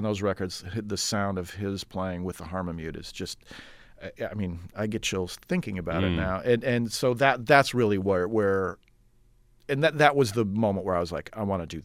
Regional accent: Racine, Wisconsin, United States; I remember I grew up in Racine, and I remember going to Horlick High School to hear the great jazz trumpeter … when I was in like eighth grade.

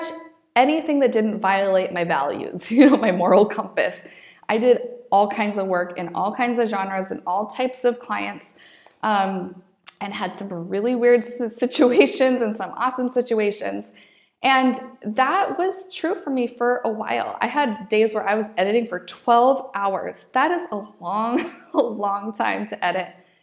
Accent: Boise, Idaho, United States; we used to take these annual trips to the Oregon coast because it's drivable from my hometown of Boise.

